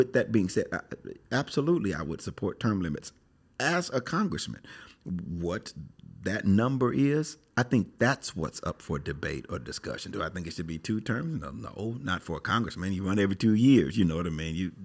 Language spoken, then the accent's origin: English; United States; I am an American. And I love this country with everything that's in me.